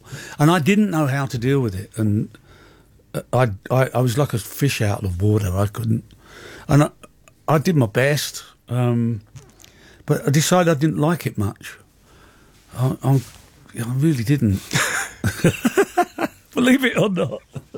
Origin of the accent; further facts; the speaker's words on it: Chiswick, London, United Kingdom; also born or lived in Shepherd's Bush; It was a house we grew up in Chiswick. I lived there from the age of 11. I moved from Shepherd's Bush to Chiswick.